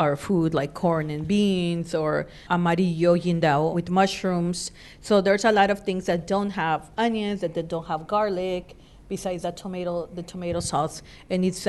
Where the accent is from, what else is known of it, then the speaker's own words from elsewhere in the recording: Oaxaca, Mexico; I am from the Sierra Norte. He's from Central Valleys, and we cannot have a conversation. I mean, we can argue in Zapotec. We can argue in English.